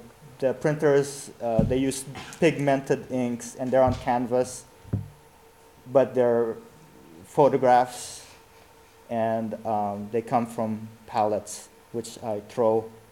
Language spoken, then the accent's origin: English; Philippines; I mean, growing up in the Philippines, you see like, what, Battle of the Bulge